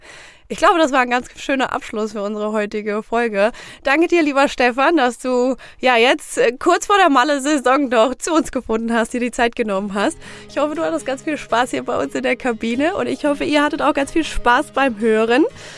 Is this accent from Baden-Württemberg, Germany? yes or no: no; Hesse, Germany; Ich bin ja auch aus dem Vogelsberg